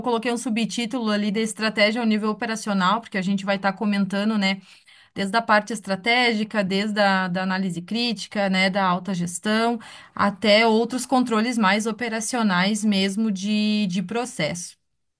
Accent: Caxias do Sul, Rio Grande do Sul, Brazil; Eu aqui, eu sou de Caxias do Sul, Rio Grande do Sul. Então, fica perto de Gramado.

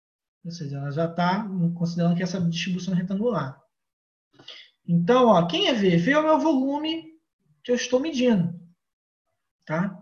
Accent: Rio de Janeiro, Brazil; Mas eu sou do Rio de Janeiro, acredito que muitos também são do Rio de Janeiro, né?

